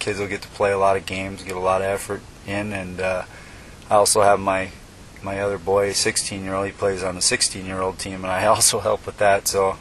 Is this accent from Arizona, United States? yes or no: yes; Cave Creek, Arizona, United States; I grew up in Cave Creek, and at the time in Cave Creek, they didn't have a high school.